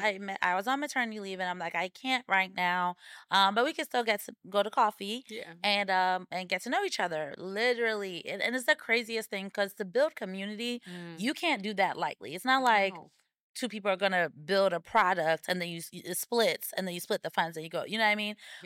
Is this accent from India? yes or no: no; Ghana; now in United States; We're both from Ghana.